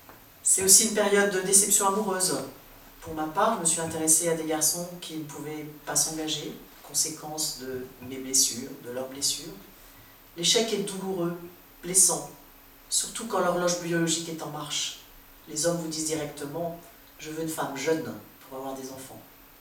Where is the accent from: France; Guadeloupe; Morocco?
Morocco; Casablanca, Casablanca-Settat; j'ai aussi fêté vaillamment mes 60 ans dans ma ville natale, à Casablanca, entourée de famille et amis